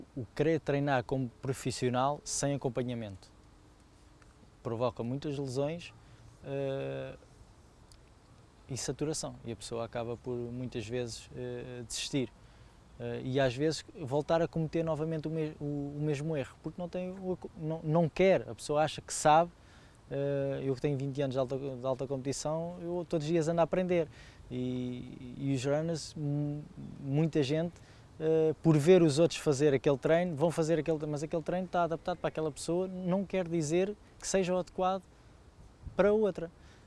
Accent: Santiago dos Velhos, Lisbon, Portugal; É o clube da minha terra, sou natural de Santiago dos Velhos, pertence à Rua dos Vinhos.

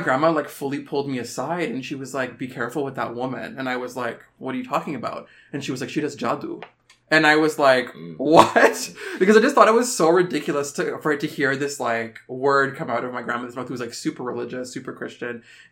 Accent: Canada; to like be born and raised in Canada.

